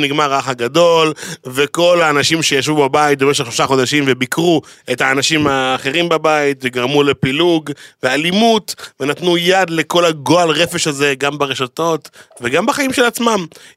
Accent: Ashdod, Southern District, Israel; כי אני הייתי אשדודי פריבילג.

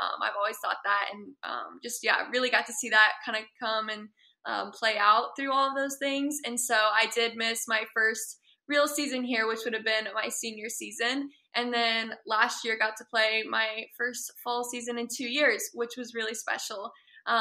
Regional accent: Lee's Summit, Missouri, United States; And I am from Lee's Summit, so it was actually kind of a homecoming, which was really cool.

